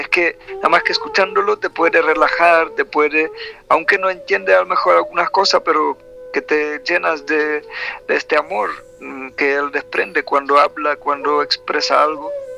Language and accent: Spanish; Czechia; Spanish is a second language; En mi tierra, eso es República Checa